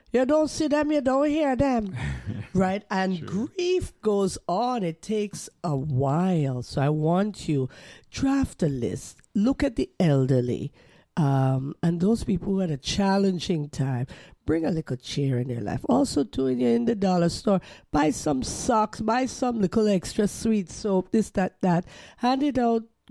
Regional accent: Canada; born there; I spoke to Louise Burns this morning, right? And we're both Canadian born.

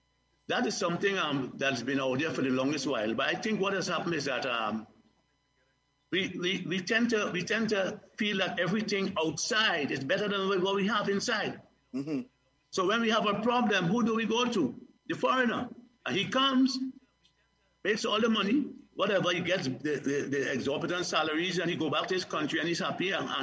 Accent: Trinidad & Tobago; But I always believe that nobody can play better than me as a Trinidadian.

